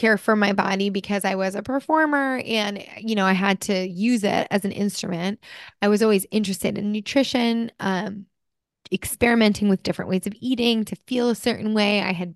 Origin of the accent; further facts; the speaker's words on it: New Jersey, United States; also born or lived in New York City; I grew up in New Jersey and New York City, so I definitely had a little bit of a jaded New Yorker attitude towards it all.